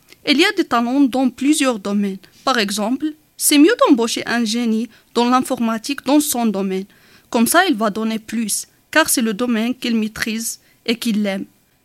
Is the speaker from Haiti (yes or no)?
no; Morocco; French is a second language; moved away as an adult; now in France; j'ai 25 ans, je suis marocaine. Je suis rentrée en France fin 2018.